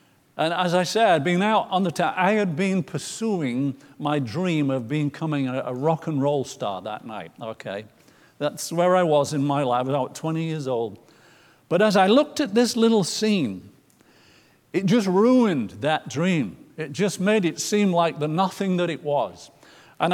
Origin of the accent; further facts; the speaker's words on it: York, Yorkshire and the Humber, United Kingdom; our band had been playing in this noisy, smoky, beer-drinking bar called the Coach and Horses in my hometown of York.